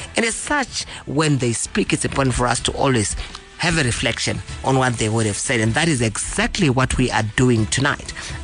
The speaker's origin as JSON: {"language": "English", "town": "Mutare", "region": "Manicaland", "country": "Zimbabwe", "tie": "born or raised there", "said": "Harare 106.4, and my hometown, Mutare 95.4."}